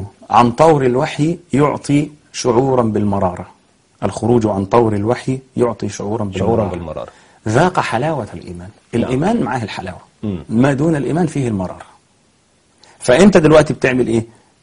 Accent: Egypt; إحنا مثلا عندنا في مصر

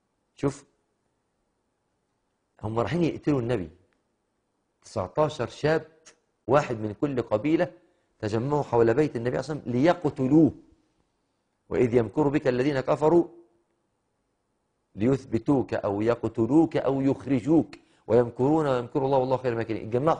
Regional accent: Egypt; بتعبيرنا احنا كمصريين

